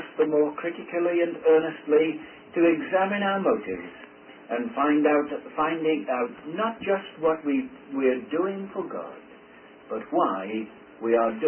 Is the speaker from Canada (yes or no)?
no; England, United Kingdom; accent: English; I said, listen, and try to put up with my English accent.